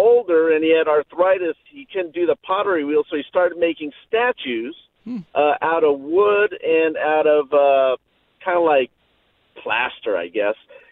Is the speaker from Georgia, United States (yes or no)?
no; California, United States; And Yeah, born and raised in Orange County.